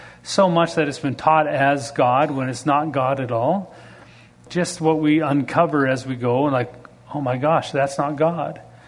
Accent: Alberta, Canada; but I'm from Alberta, Canada. And in Alberta, Canada, we have a lot of farmland.

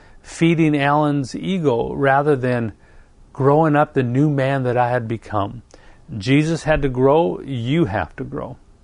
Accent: Canada; being a Canadian mountain boy

